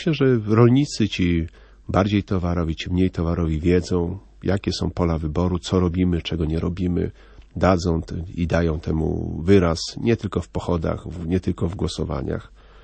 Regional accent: Masovian Voivodeship, Poland; Jestem synem chłoporobotnika, który przeprowadził się pod Warszawę za lepszym życiem i wychowałem się w gospodarstwie.

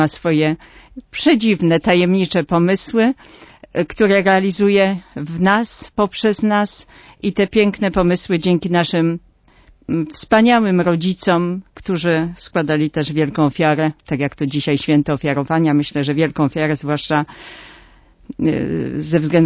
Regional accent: Lipnica Murowana, Lesser Poland, Poland; Pochodzę z diecezji tarnowskiej. Urodziłam się w Lipnicy Murowanej

